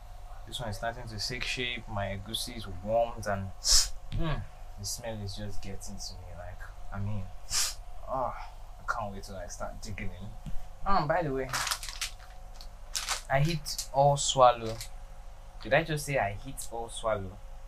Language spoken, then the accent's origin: English; Ilorin, Kwara, Nigeria; also born or lived in Lagos; I grew up in Ilorin, Kwara State, Nigeria. And I schooled there, my secondary school, my primary school was there. I was born in Lagos though